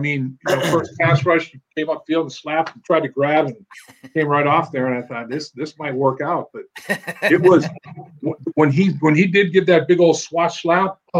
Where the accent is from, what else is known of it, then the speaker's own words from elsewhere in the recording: Boston, Massachusetts, United States; And I'm from the Boston area, New England, originally. I went to school at Syracuse, so I'm used to cold weather.